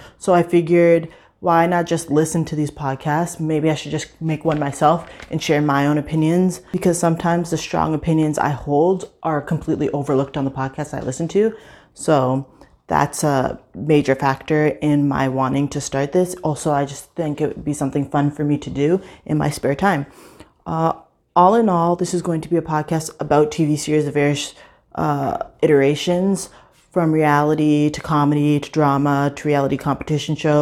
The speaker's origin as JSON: {"language": "English", "country": "Canada", "said": "I really enjoy watching Big Brother, US and Canada, since I am Canadian."}